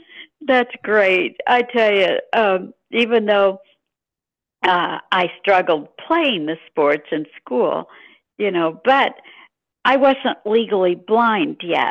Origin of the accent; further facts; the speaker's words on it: Illinois, United States; I'm from Central Illinois. So, you know, the state is divided, you know, Cub fans or Cardinal fans.